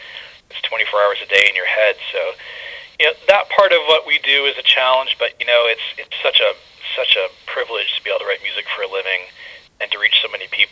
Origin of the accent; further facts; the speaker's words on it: Toronto, Ontario, Canada; it means so much to me to win back to Toronto, which is my hometown.